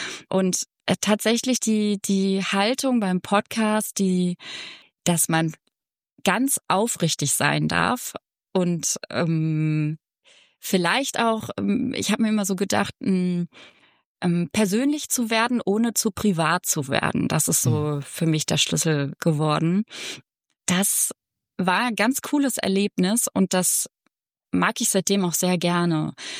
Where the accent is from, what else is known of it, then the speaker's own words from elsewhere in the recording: Parchim, Mecklenburg-Vorpommern, Germany; über meine Heimat zu sprechen, die Mecklenburg-Vorpommern und Parchim ist, und davon zu reden, was das für mich bedeutet.